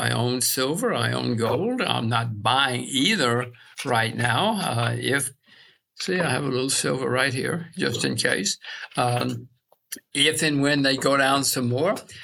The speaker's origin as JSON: {"language": "English", "country": "United States", "said": "I'm an American citizen, so I don't think I can buy Russia."}